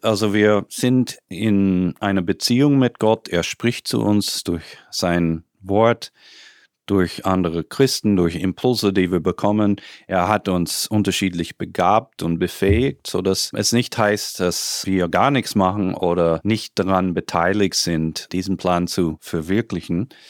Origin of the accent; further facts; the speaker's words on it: United States; Ich wollte nach Österreich für 2 Jahre gehen und dachte, okay, dann geht es zurück in die USA, wo ich herkomme.